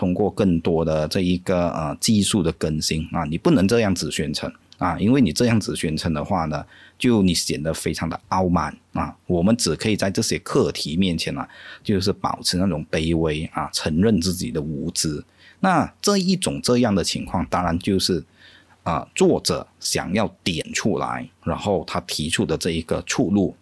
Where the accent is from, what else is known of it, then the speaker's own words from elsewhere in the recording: Malaysia; 就好比说我们马来西亚人最熟悉的对不对